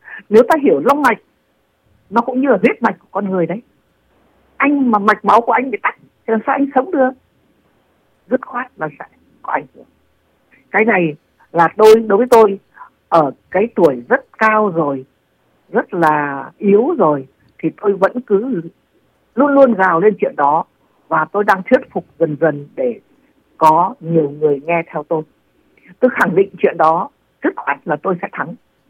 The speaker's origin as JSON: {"language": "Vietnamese", "town": "Dan Phuong", "region": "Hanoi", "country": "Vietnam", "tie": "born or raised there", "said": "từ Đan Phượng, nơi quê nhà tôi đấy, là ở ngoại thành Hà Nội đấy"}